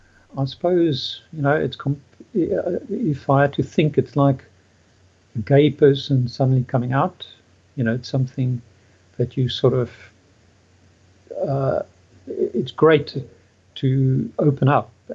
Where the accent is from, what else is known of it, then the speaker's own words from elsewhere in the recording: South Africa; growing up in South Africa in the educational system in the 1970s